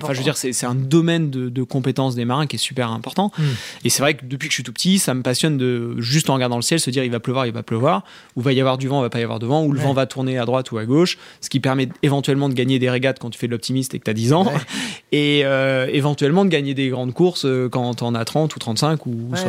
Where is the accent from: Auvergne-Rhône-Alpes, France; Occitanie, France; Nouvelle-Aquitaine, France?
Nouvelle-Aquitaine, France; moi, je suis né en Charente. J'ai grandi dans le cognac, c'est là, dans les vignes. On fait du cognac. Autour de la maison de mes parents, là où j'ai grandi.